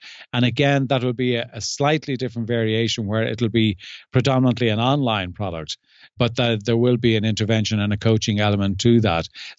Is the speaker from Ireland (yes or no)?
yes; Dublin, Leinster, Ireland; I live in the south of France, and I clearly … wasn't born in the south of France. I was born and raised in Dublin and spent most of my career in Dublin